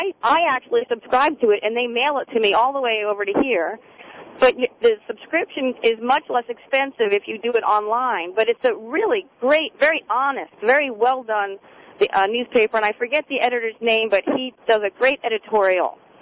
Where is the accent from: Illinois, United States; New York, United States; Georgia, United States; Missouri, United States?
New York, United States; now in Maryland, United States; because I'm from New York originally. We live in the South now, down in Maryland. We've been all over. We're military.